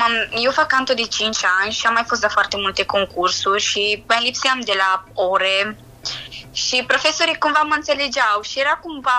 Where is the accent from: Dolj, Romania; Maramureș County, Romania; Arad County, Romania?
Maramureș County, Romania; Baia Mare; Sunt din Maramureș, din Baia Mare.